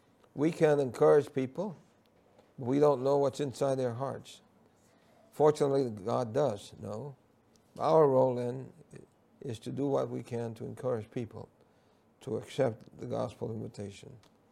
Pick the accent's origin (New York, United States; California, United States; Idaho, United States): New York, United States; New York City; The challenge that I had was I grew up in New York City, And in those days in New York City, there was a lot of racism. It was racism against Puerto Ricans, and I happened to be born a Puerto Rican.